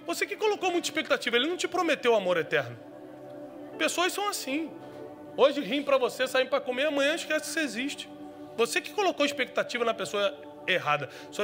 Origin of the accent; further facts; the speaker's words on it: Rio de Janeiro, Brazil; Eu sou do Rio, hein? Sou perigoso.